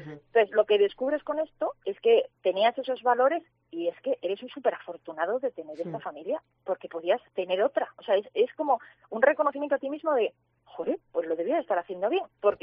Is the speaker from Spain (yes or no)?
yes; Asturias, Spain; yo soy asturiana